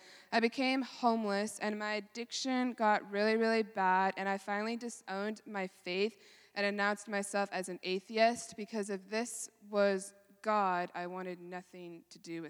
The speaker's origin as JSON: {"language": "English", "town": "Dallas", "region": "Texas", "country": "United States", "tie": "born there", "said": "So I was born in Dallas, Texas, 2000. I'm 20 years old"}